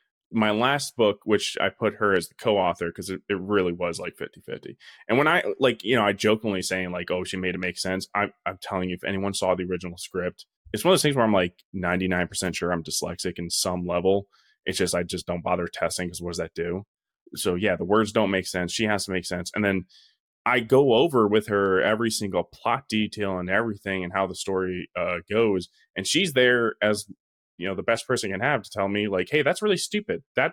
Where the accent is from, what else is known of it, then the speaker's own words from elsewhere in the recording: New Jersey, United States; now in West Virginia, United States; Well, Italian, big surprise, I'm from New Jersey.